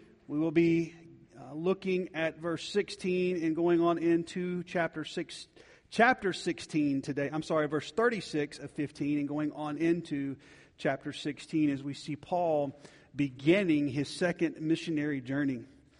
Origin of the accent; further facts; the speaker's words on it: Georgia, United States; I grew up in Georgia and south of Atlanta. And Atlanta that's where Coca-Cola was made.